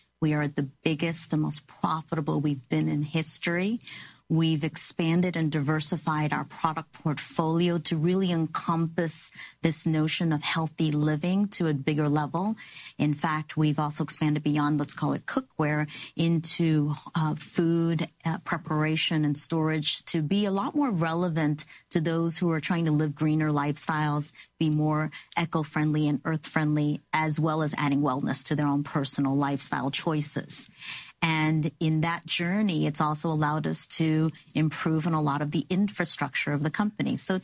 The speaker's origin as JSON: {"language": "English", "town": "New York City", "region": "New York", "country": "United States", "tie": "born or raised there", "said": "So I'm an immigrant. My family and I immigrated when I was 10 months old. I was raised in New York City, went through the whole New York City public school system."}